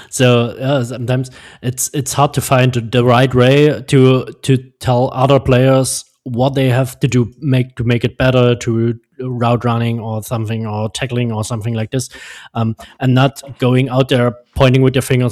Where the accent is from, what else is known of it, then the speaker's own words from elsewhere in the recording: Saxony, Germany; English is a second language; Yeah, I knew the struggle too. We are guys from Saxony, sometimes had the same issues with the German words.